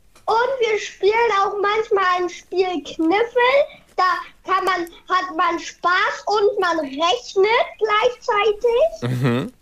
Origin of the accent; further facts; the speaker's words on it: Hamburg, Germany; Aus Hamburg.